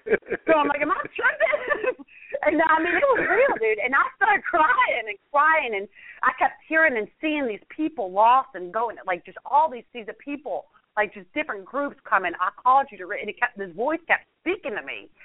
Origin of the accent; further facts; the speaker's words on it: New Jersey, United States; You know, I'm Italian from New Jersey. You don't just leave your family.